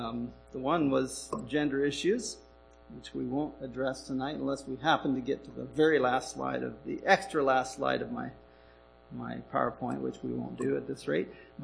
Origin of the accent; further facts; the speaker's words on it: New Braunfels, Texas, United States; born and raised in New Braunfels, Texas, between San Antonio and Austin. When I was 19, went up to Bible school in Jackson, Michigan